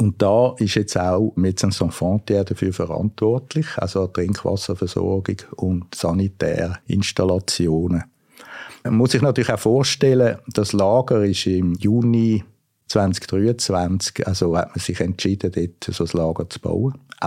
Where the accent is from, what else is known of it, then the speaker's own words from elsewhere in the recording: Switzerland; Ich muss jetzt das als Schweizer schon so sagen.